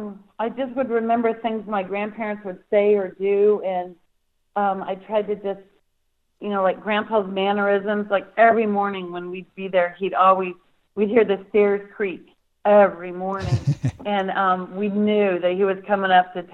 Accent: Illinois, United States; a small town in southeastern Illinois. And Porterville, Illinois was like the halfway point from my hometown to where my grandparents' farm was.

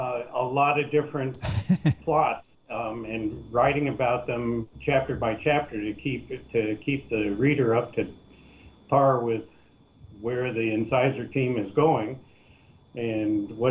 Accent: Colorado, United States; moved away as an adult; now in Saipan; I grew up and lived in Colorado most of my life.

